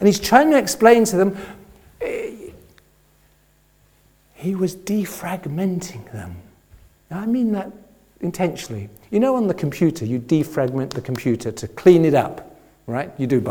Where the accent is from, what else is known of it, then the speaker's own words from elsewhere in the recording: Oxford, South East England, United Kingdom; A few weeks ago, I was in Oxford, my hometown.